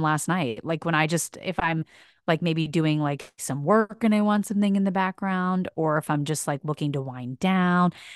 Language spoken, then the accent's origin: English; East Coast, United States; I always know, like I grew up on the East Coast, so we had like Q102.